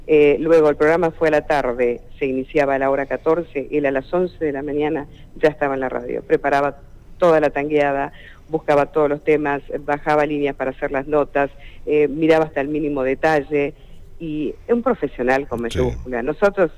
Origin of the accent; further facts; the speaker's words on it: Santa Fe, Argentina; yo soy santafesina, ¿no?